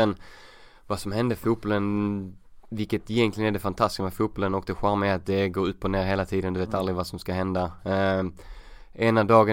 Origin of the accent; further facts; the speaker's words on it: Helsingborg, Skåne, Sweden; Sen jag växte upp med ute i Helsingborg, jag gick ju på matcherna